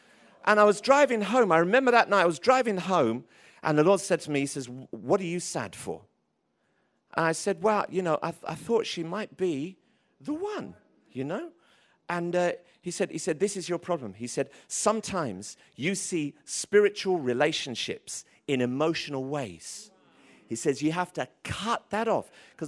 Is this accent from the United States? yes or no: no; Tottenham, London, United Kingdom; I'm from Tottenham, bruv. We don't see colour. I don't know where you're from, but, you know, my hood, we don't see colour.